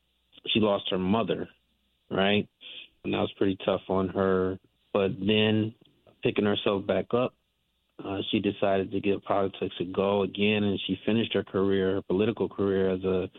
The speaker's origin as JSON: {"language": "English", "town": "Detroit", "region": "Michigan", "country": "United States", "tie": "born or raised there", "said": "I grew up in Detroit on the east side and attended Notre Dame High School, which is no longer there."}